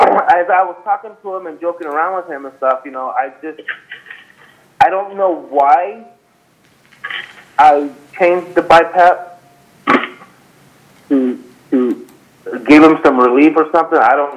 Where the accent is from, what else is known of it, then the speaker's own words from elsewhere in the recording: Casa Grande, Arizona, United States; It was my hometown. I grew up here. I moved to Tucson in 96, stayed there till about 2011.